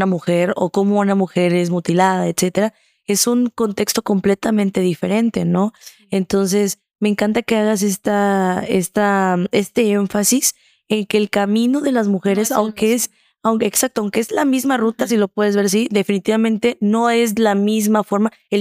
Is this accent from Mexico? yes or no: yes; Chiapas, Mexico; pero tú como mexicano, también, hablando también como chiapaneco